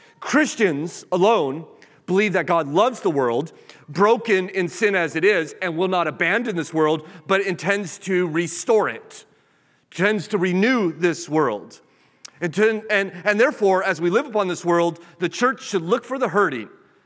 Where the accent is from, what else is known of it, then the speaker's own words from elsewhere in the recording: United States; perhaps because I'm an American, it was free, right?